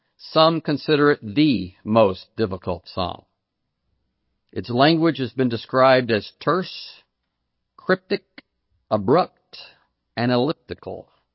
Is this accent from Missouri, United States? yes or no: no; Fort Worth, Texas, United States; born there; also born or lived in Houston, United States; First, I was born in Fort Worth, Texas.